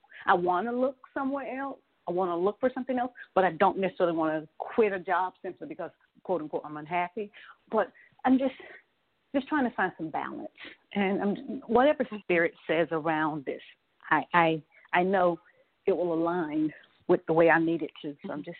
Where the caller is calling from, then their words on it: Atlanta, Georgia, United States; I'm calling from Atlanta, Georgia.